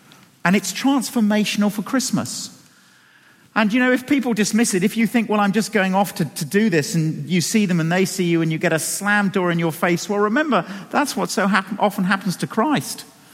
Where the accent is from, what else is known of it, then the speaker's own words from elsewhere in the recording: England, United Kingdom; we're classically English. The English do this.